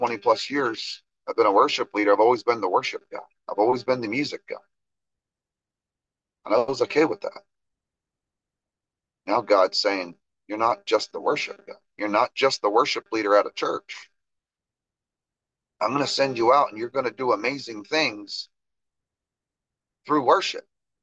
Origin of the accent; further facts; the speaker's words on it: New Jersey, United States; I'm from New Jersey. We've got all different states.